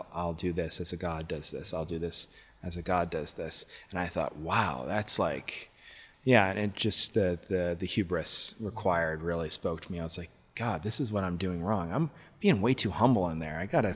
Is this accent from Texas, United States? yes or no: no; New York City, New York, United States; also born or lived in Adirondacks; I'm from New York originally. I was born in the Adirondacks, and when I was six, I moved to New York City.